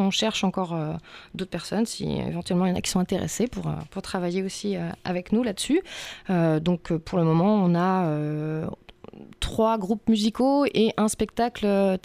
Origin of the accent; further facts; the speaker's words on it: Château-la-Vallière, Centre-Val de Loire, France; je suis aussi de Château-Lavalière